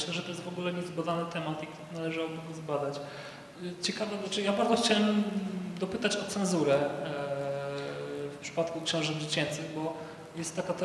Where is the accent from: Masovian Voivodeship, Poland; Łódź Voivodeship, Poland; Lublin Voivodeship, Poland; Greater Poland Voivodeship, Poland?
Łódź Voivodeship, Poland; Chodziw; ja wychowałem się w lesie i bibliotece. W takiej kolejności, dlatego że pochodzę ze wsi Chodziw